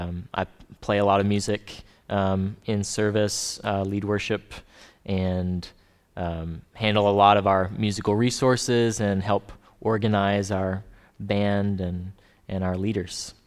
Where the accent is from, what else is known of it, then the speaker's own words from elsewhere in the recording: Baton Rouge, Louisiana, United States; I am from Baton Rouge, Louisiana, and grew up with a mom who was a band director in public schools